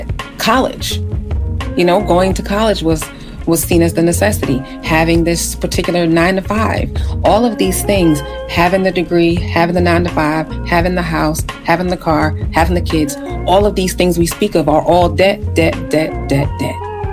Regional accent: United States; We grew up right here in America, born and bred.

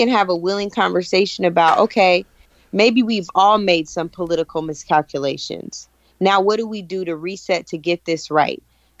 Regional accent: Tacoma, Washington, United States; Manuel Ellis in Tacoma, Washington, in my home state.

